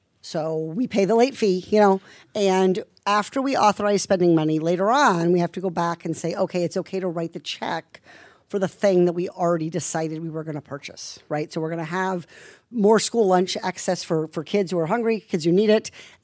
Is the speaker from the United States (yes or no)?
yes; Iowa, United States; I mean, I'm from Iowa. What do you want from me?